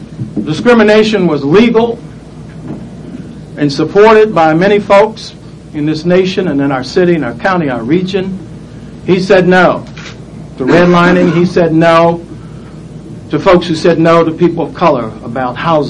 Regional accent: Pittsburgh, Pennsylvania, United States; I grew up in the Hill District, right down the street on Wiley Avenue.

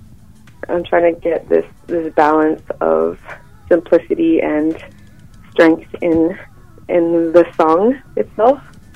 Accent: Vancouver, British Columbia, Canada; born there; I was born in Vancouver, and then my dad is from South Africa. My mom is British and Scottish

